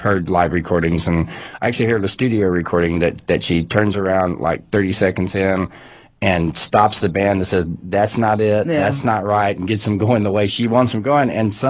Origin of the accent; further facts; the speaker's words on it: Texas, United States; I watched him because I grew up in Texas, and I watched him for years and years.